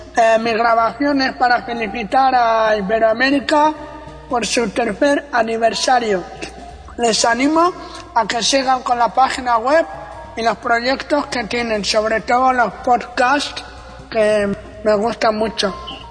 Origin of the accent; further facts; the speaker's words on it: Western Sahara; now in Spain; yo soy saharaui, aunque actualmente vivo en España, llevo 17 años.